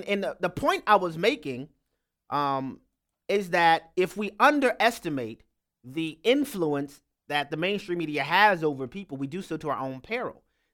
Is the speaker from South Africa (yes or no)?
no; Louisiana, United States; We'll go next to my home state, Louisiana, where David is on the line.